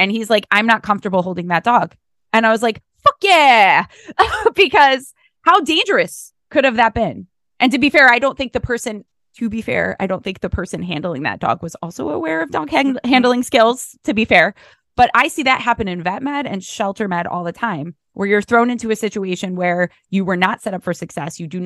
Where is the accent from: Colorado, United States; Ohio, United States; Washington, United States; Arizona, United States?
Ohio, United States; hey guys, I'm from Ohio, but I could find people in your state who would love to work with you.